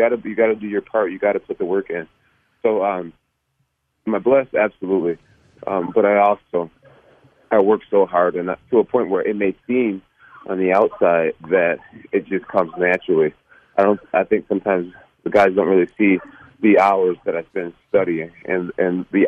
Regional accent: Endicott, New York, United States; also born or lived in Rochester; I'm from a place called Endicott, New York, and I'm from Rochester, New York, but I come from a small town for the most part

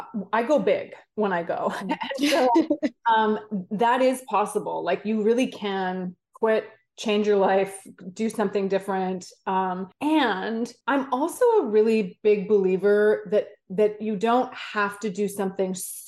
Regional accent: Vancouver, British Columbia, Canada; I grew up in Vancouver, Canada, skied at Whistler pretty much all my life. And, you know, I had a good life there. Like, I was in my late 20s.

